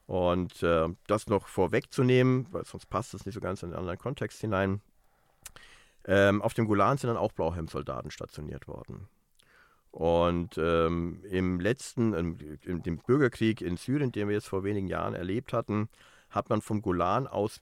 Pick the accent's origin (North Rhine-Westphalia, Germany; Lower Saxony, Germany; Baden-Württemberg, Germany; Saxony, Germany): Baden-Württemberg, Germany; Reutlingen; wir kommen ja hier aus dem Senden ja von Reutlingen, das ist so ähnlich wie die Schwäbische Alb.